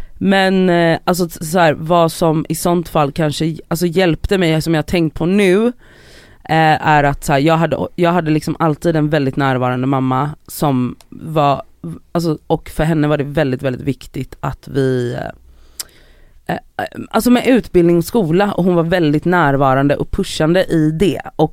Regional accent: Gothenburg, Västra Götaland County, Sweden; Jag är då uppvuxen i Biskopsgården i Göteborg.

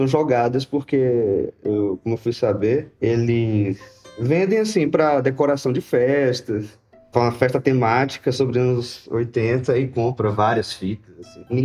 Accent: Salvador, Bahia, Brazil; now in São Paulo, Brazil; Eu cheguei em São Paulo em julho do ano passado. Sou de Salvador.

